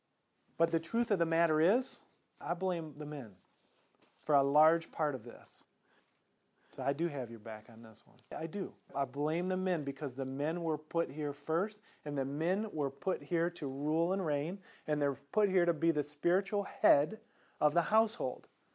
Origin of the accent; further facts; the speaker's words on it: Detroit, Michigan, United States; I grew up in Detroit.